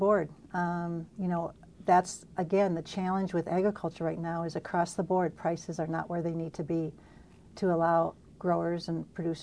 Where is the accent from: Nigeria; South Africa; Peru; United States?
United States; Wisconsin; As you know, I come from Western Wisconsin.